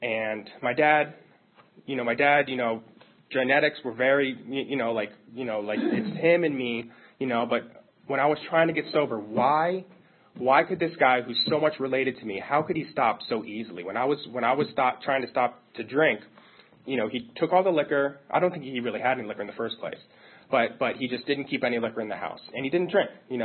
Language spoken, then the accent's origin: English; Maryland, United States; So I grew up where I live now and where I grew up is all in the same area. I'm from Maryland. I'm from Montgomery County.